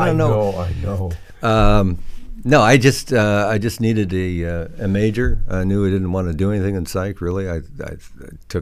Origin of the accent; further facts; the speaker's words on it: Wauwatosa, Wisconsin, United States; Well, I'm from Wisconsin. I'm from a place called Wauwatosa.